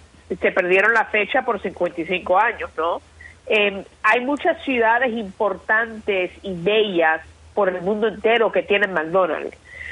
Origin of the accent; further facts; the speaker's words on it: Cuba; yo soy cubana, yo nací allá